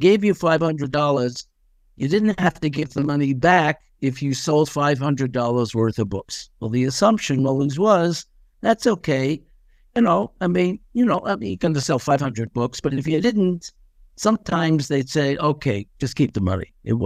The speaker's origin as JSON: {"language": "English", "region": "New York", "country": "United States", "tie": "born or raised there", "also_born_or_lived": "Scotland", "said": "So you have to understand, I grew up in New York, in an environment where when you went to school, you want to be noticed, right?"}